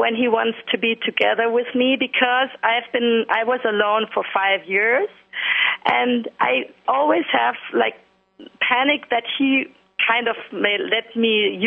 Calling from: Hamburg, Germany; English is a second language; I'm calling from Hamburg, Germany, and it's very cold here

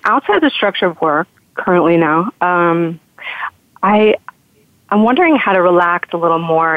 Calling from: Brooklyn, New York, United States; Hi, I'm calling in from Brooklyn.

